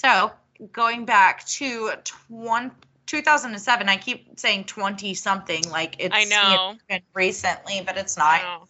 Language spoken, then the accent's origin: English; Texas, United States; Fair enough. I am from Texas and I get very confused because it takes you days and days to drive across this fucking state.